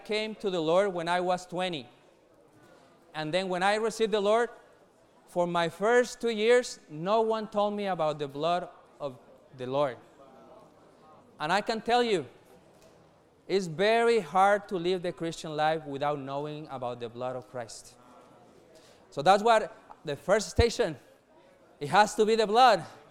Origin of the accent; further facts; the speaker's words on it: Mexico; now in Anaheim, United States; I'm originally from Mexico, but in the last 13 years, I've been in Anaheim. So I come from Anaheim